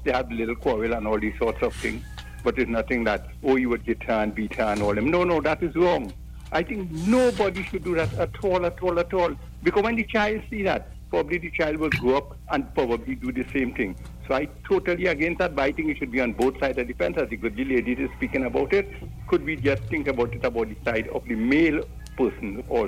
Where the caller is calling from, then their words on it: Kukawa, Borno, Nigeria; Good morning. I'm calling from Kukawa.